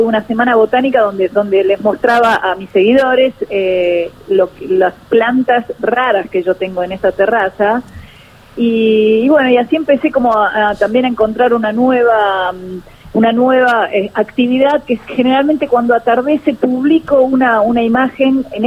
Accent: Curuzú Cuatiá, Corrientes, Argentina; born there; Y mi madre me fue a parir a unos 100 kilómetros, creo que 100 al norte, no estoy segura, en Curuzú-Cuatiá. Lugar que añoro conocer, porque nunca

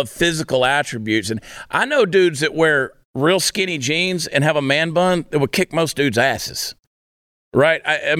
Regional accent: New Jersey, United States; born there; You know, people love to give me a hard time because I was born in New Jersey.

